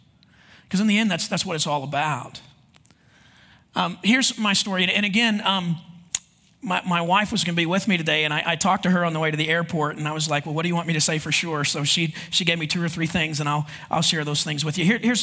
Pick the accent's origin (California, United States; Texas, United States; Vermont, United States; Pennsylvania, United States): Texas, United States; accent: Texas; My wife is from Scotland, and I'm from Texas, so that makes for a weird marriage right there. I've tried to lose the accent over time, you know, that Texas accent, because it used to be a lot stronger